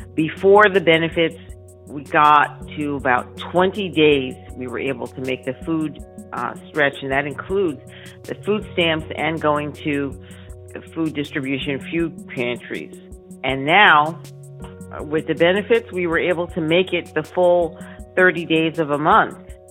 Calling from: San Diego, California, United States; I'm calling from San Diego.

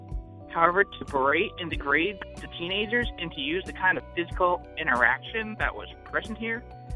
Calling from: New Hampshire, United States; I'm calling from New Hampshire.

